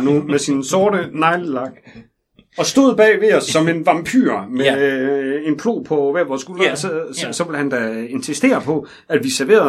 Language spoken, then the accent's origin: Danish; Aarhus, Central Denmark Region, Denmark; nej, jeg er her fra byen, jeg er fra Aarhus.